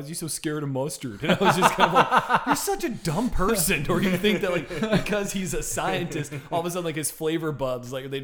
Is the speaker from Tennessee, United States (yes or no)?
yes; Tennessee, United States; Yeah. I mean, I'm from Tennessee, so I don't know much about Ireland.